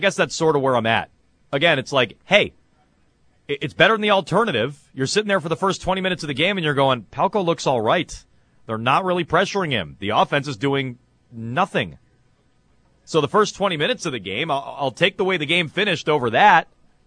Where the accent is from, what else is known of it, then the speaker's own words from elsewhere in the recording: Vermont, United States; accent: northern Vermont; This is like a northern Vermont, you know, Canadian border kind of accent. I try to mask it.